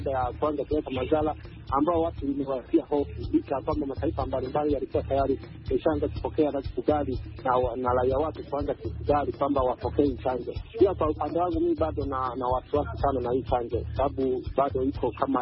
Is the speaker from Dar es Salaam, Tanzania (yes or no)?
no; Kahama, Shinyanga, Tanzania; kijana mpole Tanzania, natokea Kagongo Manispaa ya Kahama nchini Tanzania.